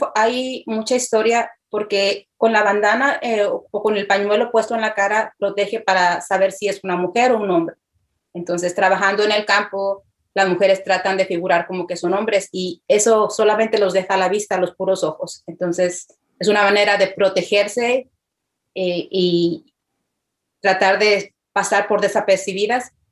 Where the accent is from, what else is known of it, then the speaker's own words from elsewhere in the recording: Mexico; Y también creo que la cultura influye mucho porque yo soy de México